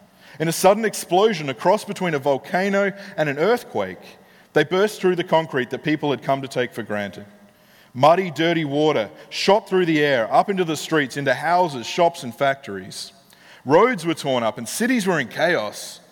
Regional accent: Australia; I grew up in the West. I grew up in Australia, which is very, very similar to America.

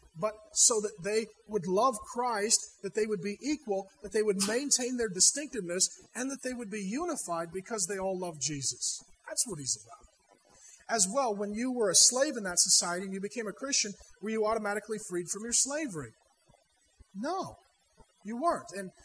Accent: Ireland; I'm Irish, right? I'm still moody and short, right? Hey, I'm still Irish.

